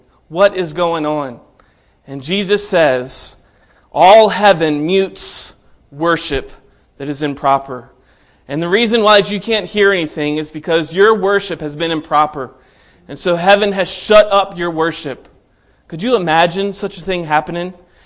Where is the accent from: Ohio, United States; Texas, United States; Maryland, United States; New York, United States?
Maryland, United States; also born or lived in Tennessee; And so born and raised in Maryland, and spent some time in Tennessee, did my undergraduate work there in Tennessee and outside of Knoxville, Tennessee.